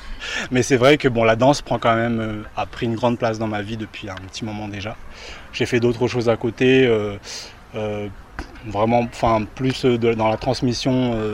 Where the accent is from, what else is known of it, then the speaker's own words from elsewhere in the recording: Madagascar; now in France; J'ai commencé du coup la danse hip-hop à Madagascar, avec la danse africaine, je suis de Madagascar d'origine.